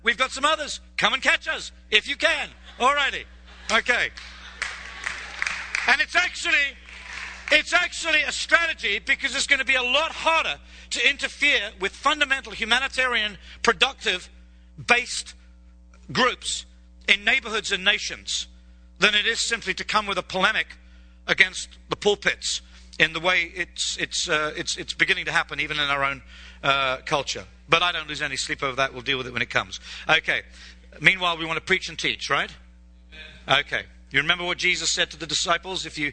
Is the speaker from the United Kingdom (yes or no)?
yes; Scotland, United Kingdom; Okay, I'm a Scot.